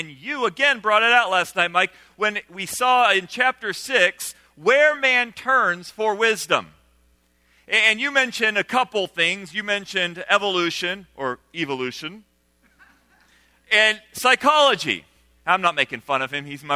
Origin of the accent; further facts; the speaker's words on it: Senegal; I grew up with Proverbs all over my life because I grew up in Senegal, West Africa.